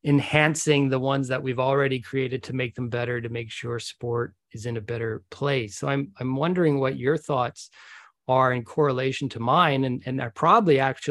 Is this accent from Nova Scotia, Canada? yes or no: yes; Nova Scotia, Canada; Growing up in Nova Scotia in a small town, sport was what kept me out of trouble, kept me busy, and allowed me to travel Canada and a little bit of the world.